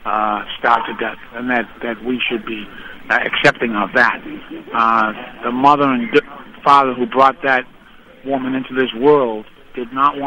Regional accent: Ireland; Look, I'm Irish. We've never looked kindly on starvation.

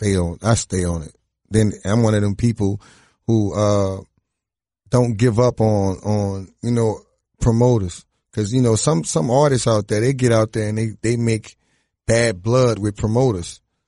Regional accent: New Orleans, Louisiana, United States; the fact that I'm from New Orleans, I got attitude.

